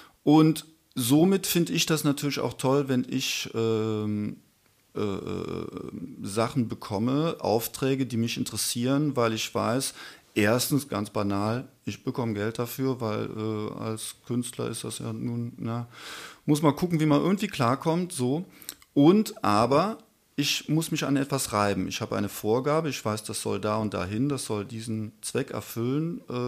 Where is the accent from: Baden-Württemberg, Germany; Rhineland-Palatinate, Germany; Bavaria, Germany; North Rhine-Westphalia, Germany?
Rhineland-Palatinate, Germany; Trier; ich bin in Trier aufgewachsen und in Trier gibt es ganz viele Kirchen.